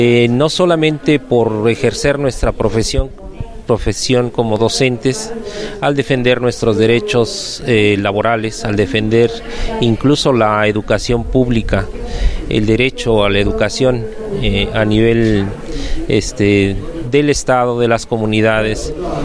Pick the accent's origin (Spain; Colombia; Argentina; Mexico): Mexico; State of Mexico; soy profesor del Estado de México.